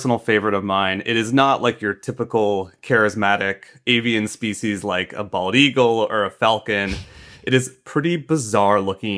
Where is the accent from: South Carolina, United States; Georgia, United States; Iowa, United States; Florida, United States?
Iowa, United States; Yeah, so I wanted to write about wind energy in my home state of Iowa